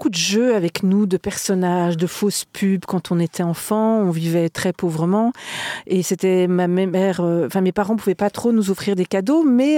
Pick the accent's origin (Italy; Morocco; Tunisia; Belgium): Belgium; moved away as an adult; now in Paris, France; Parce que je suis belge. Ouais. Et que mes parents étaient réfugiés politiques de la Russie. Et j'ai vécu toute mon enfance en Belgique. Je suis arrivée à Paris à l'âge de 23-24 ans.